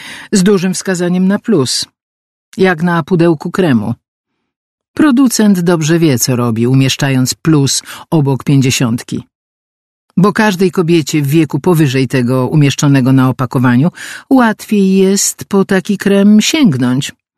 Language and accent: Polish; Warsaw, Masovian Voivodeship, Poland; Urodziłam się i mieszkam w Warszawie, co jest plusem i przekleństwem jednocześnie, ale o tym potem. Jak już wspomniałam, mam lat 58 plus